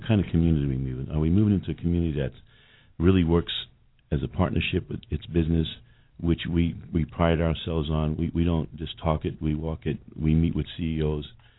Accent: New York City, New York, United States; that was what shaped my thinking as a young man growing up in New York City.

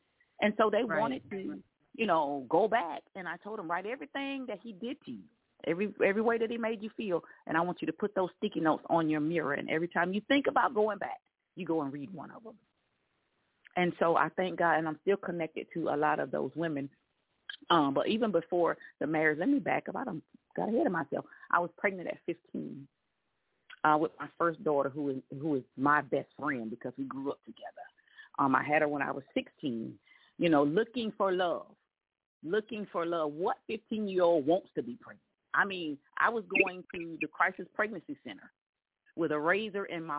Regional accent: Rome, Georgia, United States; born there; But I was born in Rome, Georgia.

